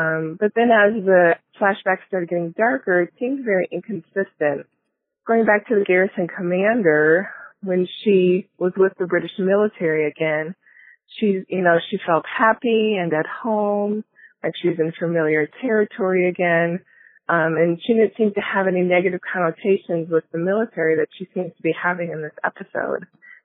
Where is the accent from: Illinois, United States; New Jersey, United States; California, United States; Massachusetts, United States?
Illinois, United States; I'm from Illinois. This is my first time calling in.